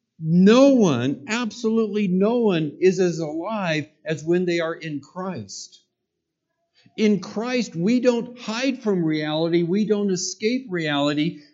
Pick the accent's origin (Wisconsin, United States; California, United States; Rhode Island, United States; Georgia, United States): California, United States; is the legalization of recreational marijuana from my home state, California.